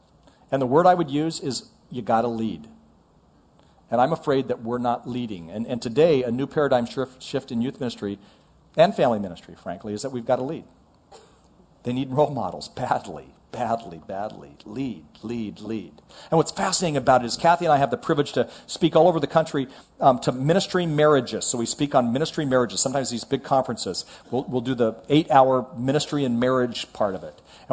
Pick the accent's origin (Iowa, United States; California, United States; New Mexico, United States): California, United States; And I know I'm from California